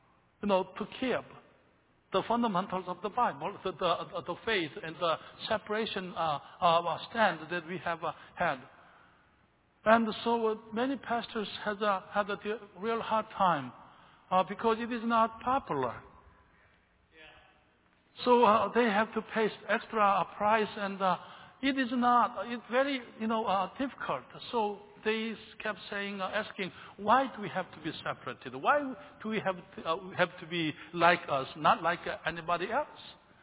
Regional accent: South Korea; now in United States; Mom, the Lord might want us to go back to Korea. And I'm your oldest son, so will you go with us back to Korea?

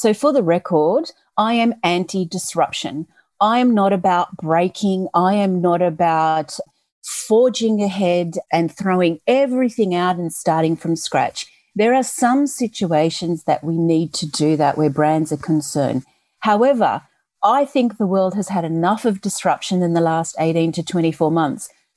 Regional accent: Australia; born there; I'm of Italian descent. All of my family live in the north of Italy. I was born in Australia

